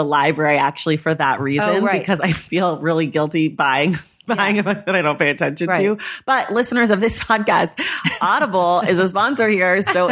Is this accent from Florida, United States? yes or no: no; California, United States; But I grew up in the Bay Area.